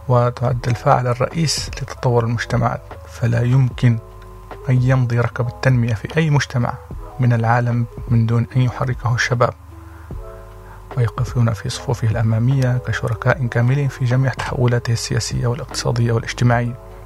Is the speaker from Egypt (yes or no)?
no; Libya; في بلادنا ليبيا يمثل الشباب الشريحة الكبرى في عدد السكان